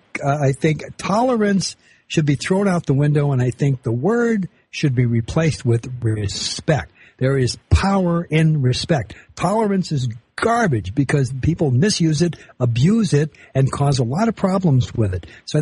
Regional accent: United States; I am an American, and I love my country

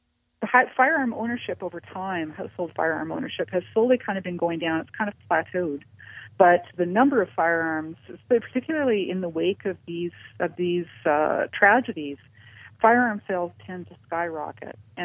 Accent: Canada; now in United States; I grew up in Canada. I'm dual Canadian American, and I spent my entire childhood and young adult life in Canada, and I've been living in the U.S. for the last 20 years. And I grew up with guns in Canada. Basically, where I grew up was basically a wilderness area.

